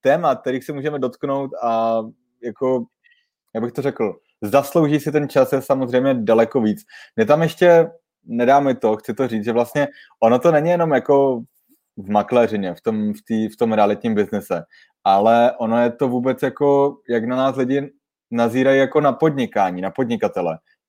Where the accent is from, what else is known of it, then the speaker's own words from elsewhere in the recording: Zlín, Zlín Region, Czechia; Já jsem z Moravy, přátelé, se to můžu dovolit, já jsem z Zlína.